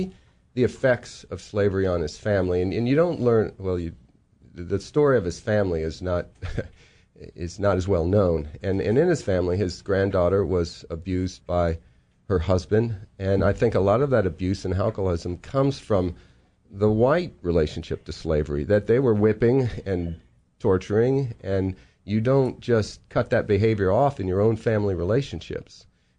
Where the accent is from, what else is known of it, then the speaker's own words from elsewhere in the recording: Charlottesville, Virginia, United States; So to back up, I grew up in Charlottesville. Thomas Jefferson, I could see from my third floor window, I could see Monticello